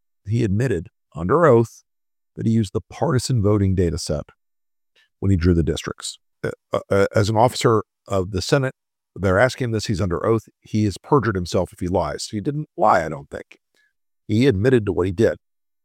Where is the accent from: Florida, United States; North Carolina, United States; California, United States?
Florida, United States; Hey, folks, I want to talk to you for a minute about my home state of Florida.